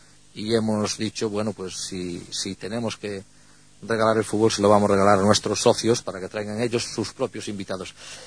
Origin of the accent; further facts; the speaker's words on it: Amio, Galicia, Spain; born there